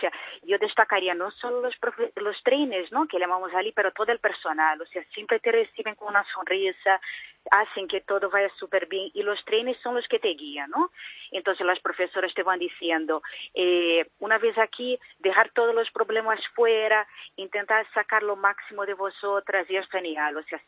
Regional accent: Brazil; Spanish is a second language; now in Spain; Soy brasileña, se nota por mi acento, ¿no?

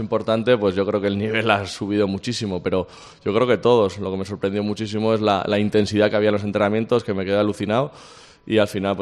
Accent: Valencia, Valencian Community, Spain; now in Pamplona, Spain; Vengo de Valencia, que es una ciudad muy buena, que tampoco es una ciudad tan grande como Madrid o Barcelona

